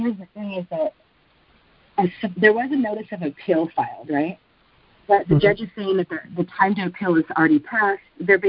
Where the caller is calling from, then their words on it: California, United States; Hi, I'm calling from California.